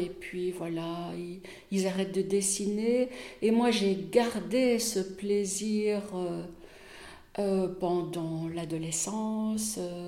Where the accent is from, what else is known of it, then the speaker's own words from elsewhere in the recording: Charleroi, Wallonia, Belgium; Oui, je suis née en Belgique, oui. Je suis née, en fait, en Wallonie, dans la région de Charleroi. Et c'est là que j'ai été élevée. Voilà, donc je suis de culture wallonne. Je viens du Pays Noir.